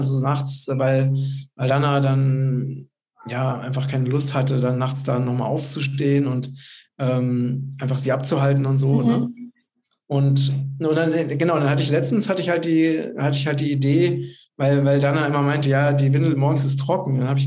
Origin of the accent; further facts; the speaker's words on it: Hesse, Germany; Ist halt nicht pinkeln, so wie wir bei uns in Hessen, sondern pullern heißt es dann.